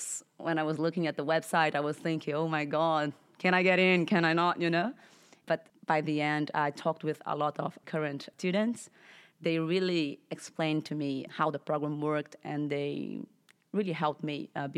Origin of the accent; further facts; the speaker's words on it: Rio de Janeiro, Brazil; So I'm Brazilian from Rio de Janeiro, and I have a bit of a diverse background.